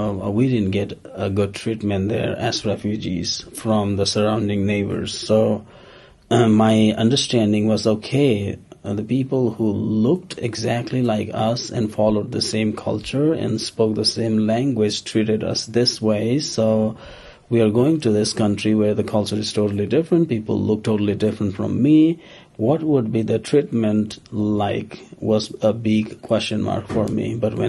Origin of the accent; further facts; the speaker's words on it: Bhutan; English is a second language; now in United States; I am originally from Bhutan. It's a country between India and China, and I have been in the United States for about 8.5 years now.